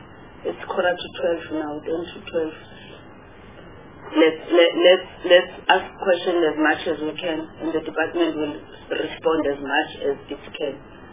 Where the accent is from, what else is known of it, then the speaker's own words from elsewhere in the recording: South Africa; it's not satisfying me as a South African.